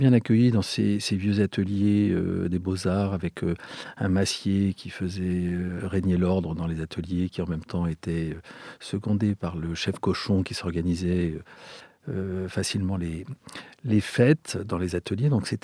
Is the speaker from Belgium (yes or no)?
yes; Wallonia, Belgium; also born or lived in Paris, France; Je me suis retrouvé en Belgique. Dans le Borinage, près des mines et la sidérurgie du Nord. Et là, j'étais très heureux parce que j'étais dans une base militaire internationale, 16 nationalités. Et en fait, j'y ai passé de 7 ans à 18 ans.